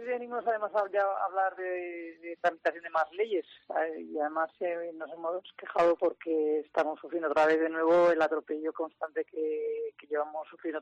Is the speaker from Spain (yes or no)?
yes; La Rioja, Spain; para mí es una vergüenza el que como riojana tengamos que seguir sosteniendo a una consejera que además es una transfuga